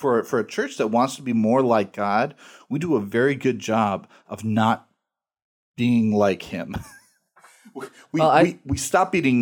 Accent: United States; I have to be very careful around the Palestinians because I'm an American and we have oppressed their people and supported Israel

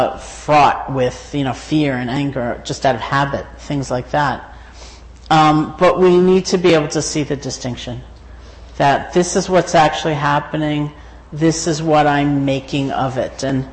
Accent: New York City, New York, United States; I said, you know, I grew up in New York City

